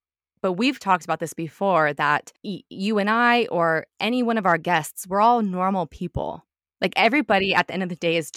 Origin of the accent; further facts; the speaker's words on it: Reno, Nevada, United States; I grew up in Reno, Nevada, but I moved back. I love it here.